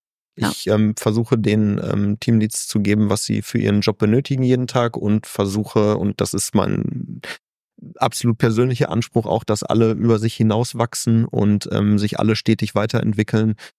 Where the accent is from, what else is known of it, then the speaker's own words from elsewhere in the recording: Münster, North Rhine-Westphalia, Germany; born there; als gebürtiger Münsteraner